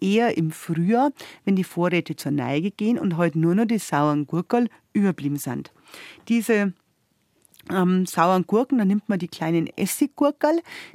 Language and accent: German; Bavaria, Germany; Die Zuckerrübe, die bei uns in Niederbayern lang angebaut worden ist